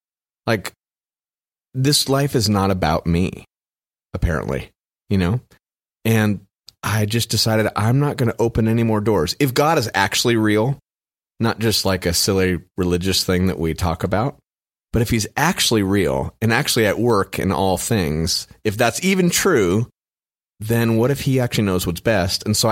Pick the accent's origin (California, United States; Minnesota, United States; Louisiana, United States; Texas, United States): California, United States; now in Nashville, United States; Yeah, we're from Orange County, California, which is Southern California.